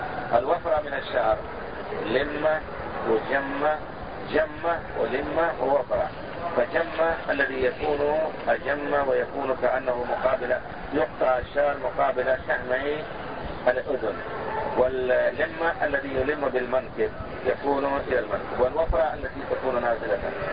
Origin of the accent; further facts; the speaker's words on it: Damascus, Damascus Governorate, Syria; وأنا دمشقي، حماه الله تعالى وصانها